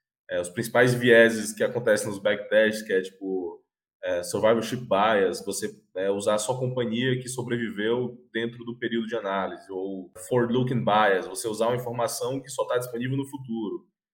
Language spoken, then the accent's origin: Portuguese; Imperatriz, Maranhão, Brazil; Mas eu nasci fora do eixo Rio-São Paulo, sou, na realidade, interior do Maranhão, sou de Imperatriz